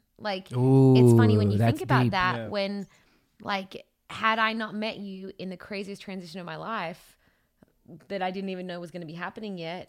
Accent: Australia; moved away as an adult; now in Los Angeles, United States; Because now what we have is I know when I moved from Australia to Los Angeles, I said 2 years and my dad said, if it sucks, you can always come home.

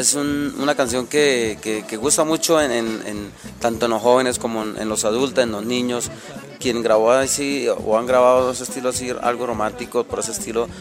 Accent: Santander, Colombia; paisano del mismo pueblo donde yo nací, del mismo departamento, somos santandereanos de pura cepa

